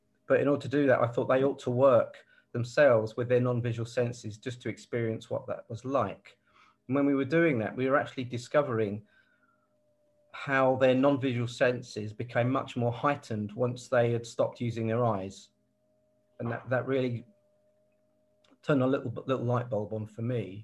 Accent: South East England, United Kingdom; Buckinghamshire.

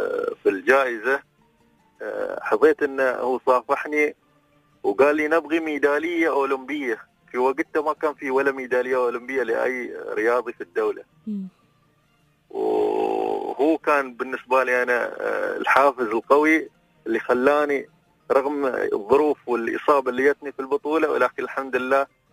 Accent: Fujairah, United Arab Emirates; أنا طبعا من الفجيرة

